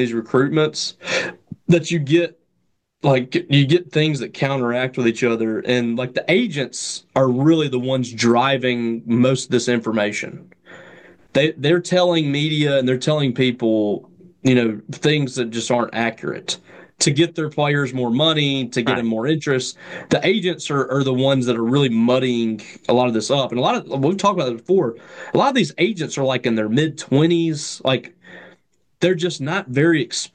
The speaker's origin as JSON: {"language": "English", "region": "Texas", "country": "United States", "tie": "born or raised there", "lives_now": "Mississippi, United States", "said": "I grew up in Texas. I lived there for 3 years."}